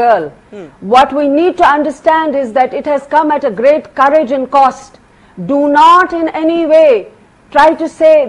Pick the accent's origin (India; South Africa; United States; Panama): India; Handwara, Jammu and Kashmir; Handwara is my hometown. It's a place where I grew, and I'm deeply, deeply sorry for what happened and transpired in Handwara.